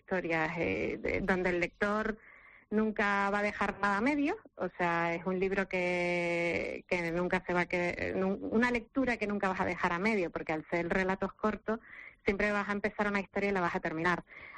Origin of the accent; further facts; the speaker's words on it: Canary Islands, Spain; promocionarlo en mi tierra, porque yo era más conocida fuera del territorio canario que en Canarias.